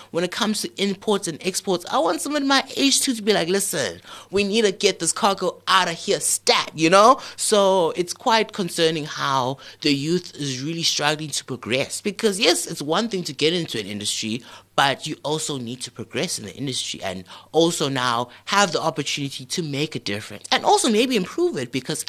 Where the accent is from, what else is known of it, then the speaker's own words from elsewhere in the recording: Kempton Park, Gauteng, South Africa; Fun fact, I am from Kempton Park, period.